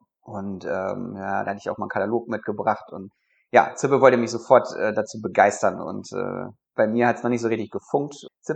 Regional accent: Salmburg, Germany; 42 Jahre, verheiratet mit einem kleinen Kind. Ich bin hier in Salmburg am Strand eigentlich groß geworden.

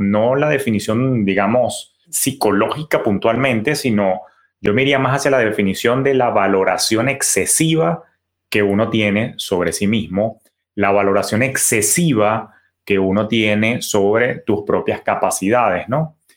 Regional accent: Venezuela; yo era ya tesorero de un banco comercial también en mi país natal. Es decir, de pasante a gerente de tesorería de un banco de tamaño mediano en Venezuela

